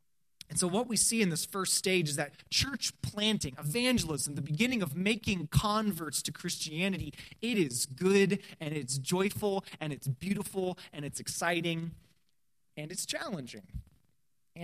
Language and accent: English; Indiana, United States; I'm from Indiana. It's just humid all the time.